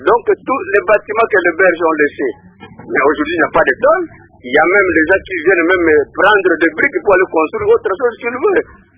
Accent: Bumba, Mongala, DR Congo; Moi je suis originaire de Bumba.

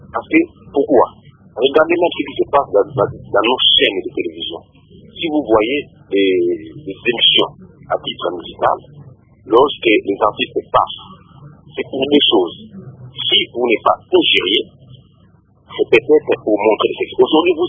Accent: DR Congo; Moi, je ne serai jamais Américain. Moi, je suis Congolais, je suis Africain.

